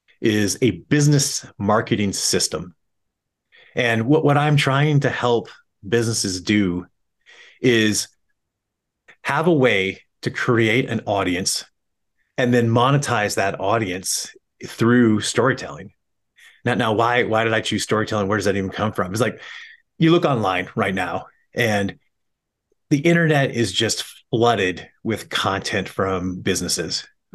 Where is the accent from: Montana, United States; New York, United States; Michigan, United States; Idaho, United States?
Montana, United States; I grew up shooting. I'm from Montana. I grew up here.